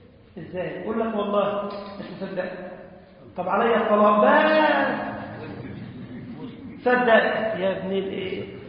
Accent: Egypt; والله انا مصري يا عم الحاج

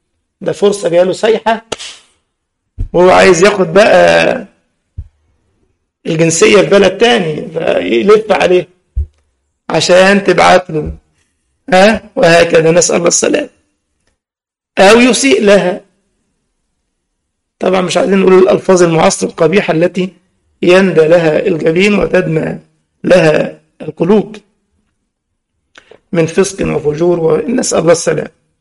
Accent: Egypt; مثلا بلدنا مصر بيجي لها مثلا آلاف مؤلفة من السياح كل سنة،

